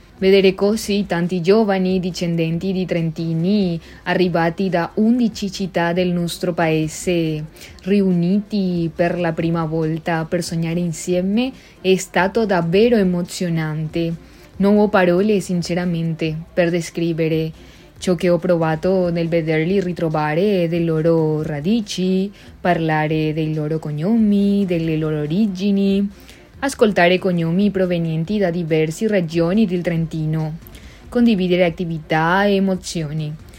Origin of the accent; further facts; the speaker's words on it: Paraguay; ho 23 anni e vengo dal Paraguay.